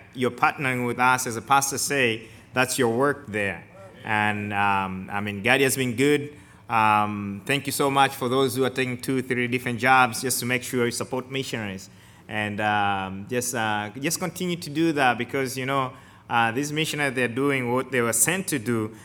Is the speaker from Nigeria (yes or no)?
no; Tanzania; English is a second language; moved away as an adult; now in United States; my wife Martha, she's back there. And I was born and raised there in Tanzania, East Africa. I grew up there, and then a missionary reached me.